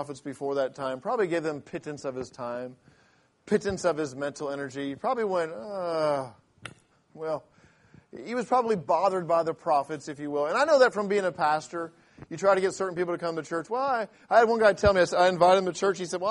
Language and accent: English; England, United Kingdom; This is my English humor, by the way. I grew up in England where you don't even crack a smile and you just go with the joke